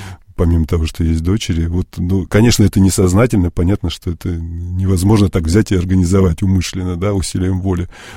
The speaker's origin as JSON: {"language": "Russian", "town": "Uglich", "region": "Yaroslavl Oblast", "country": "Russia", "tie": "born or raised there", "said": "а я родился на Верхней Волге в городе Угличе"}